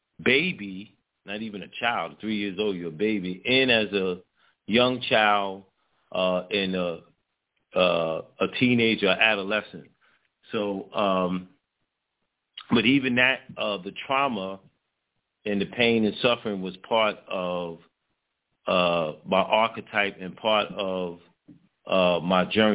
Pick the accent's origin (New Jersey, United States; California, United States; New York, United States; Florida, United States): New York, United States; Bronx; I'm 49 years old. I was born and raised in the Bronx. I was born, in fact, Bronx Lebanon Hospital in the Bronx. So I'm from this community which I reside in.